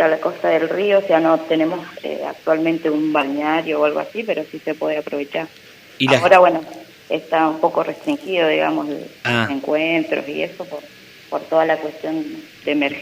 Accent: 25 de Mayo, La Pampa, Argentina; born there; No, yo soy nacida acá en 25 de mayo.

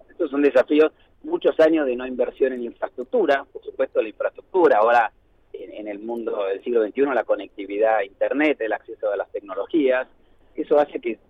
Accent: Argentina; los valores comunes que tenemos como argentinos

